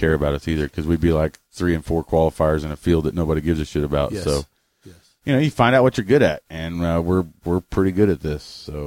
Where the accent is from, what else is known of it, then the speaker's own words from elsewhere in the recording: Louisville, Kentucky, United States; Chief is from my hometown, Louisville, Kentucky.